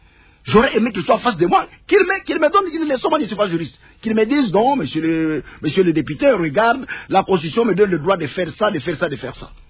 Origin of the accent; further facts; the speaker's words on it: Kasaï-Central, DR Congo; quand je suis à Kananga, pour me rendre chez moi à Kazumba ou à Tshibala